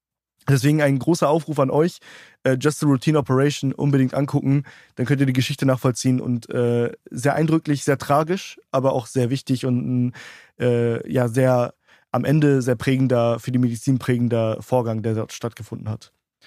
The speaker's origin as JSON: {"language": "German", "region": "Hamburg", "country": "Germany", "said": "Ich bin direkt aus Hamburg, nicht aus der Nähe. Ich bin aus Hamburg."}